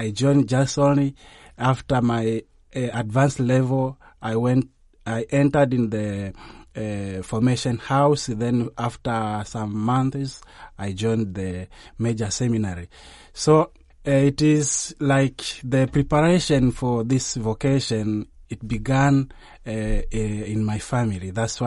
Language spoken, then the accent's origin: English; Mwanza, Tanzania; English is a second language; now in Rome, Italy; I'm a seminarian from the Archdiocese of Mwanza in Tanzania.